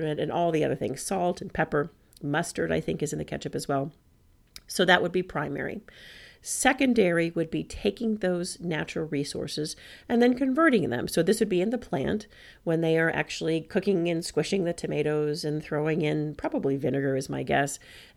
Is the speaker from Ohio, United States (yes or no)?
no; Texas, United States; But since I'm from Texas, in Texas, there is a hamburger chain that is basically an institution, which is Whataburger.